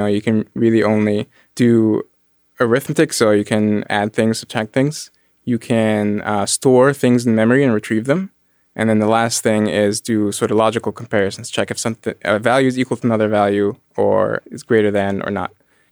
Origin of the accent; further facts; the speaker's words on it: Egypt; And so growing up in Egypt, I'm a Muslim, I don't drink.